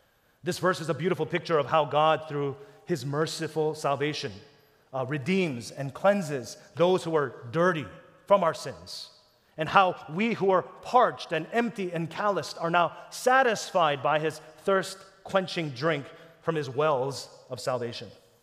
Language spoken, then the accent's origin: English; Texas, United States; y'all, I'm from Texas